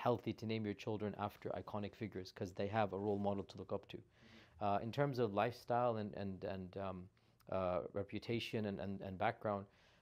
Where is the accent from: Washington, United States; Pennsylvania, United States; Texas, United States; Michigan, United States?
Texas, United States; Houston; also born or lived in Jeddah, Saudi Arabia; Between Houston and Jeddah. I grew up in Jeddah as well a little bit.